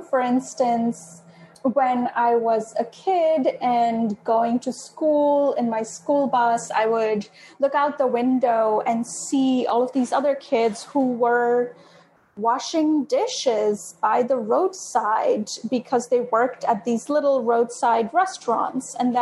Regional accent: Kolkata, West Bengal, India; moved away as an adult; now in United States; I grew up in Kolkata in India. It's a huge city. And I have lived in the U.S. Since I moved here for undergrad. So I've been here for a while now.

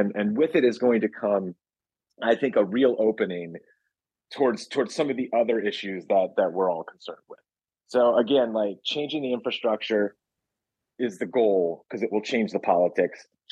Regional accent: Ohio, United States; And I'm from Ohio, and I keep saying, like, the climate movement has to win Ohio

